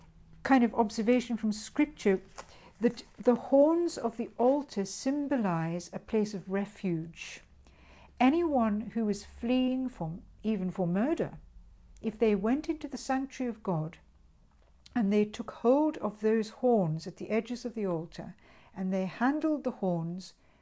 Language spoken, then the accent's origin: English; South Africa; now in England, United Kingdom; As you can hear, I'm not English, I am a South African, but I've lived in England now for 20 years